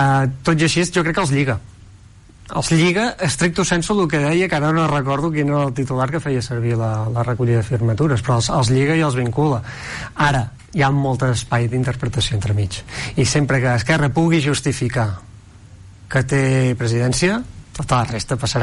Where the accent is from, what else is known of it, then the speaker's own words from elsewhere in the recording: Vic, Catalonia, Spain; Jo sóc de Vic, deixo-m'ho dir d'entrada.